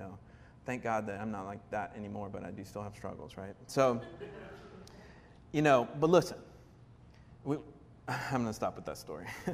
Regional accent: the South, United States; My wife is from the Midwest. I'm from the South.

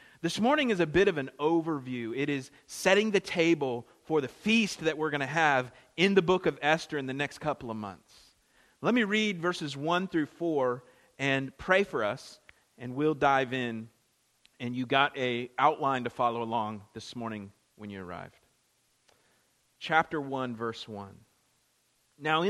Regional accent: Florida, United States; And I'm from Florida, so I'd been to Orlando many times, enjoyed the various theme parks there. In fact, they're sort of not that big of a draw for me, being from Florida.

